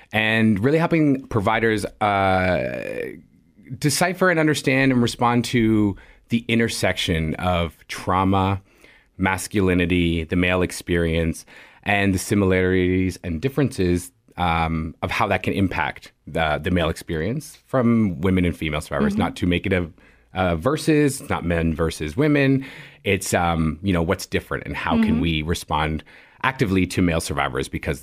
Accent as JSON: {"language": "English", "region": "Ontario", "country": "Canada", "tie": "born or raised there", "lives_now": "United States", "said": "I'm actually originally from Ontario, Canada. I grew up in the countryside, but I now live in South Florida. I've been there about a decade."}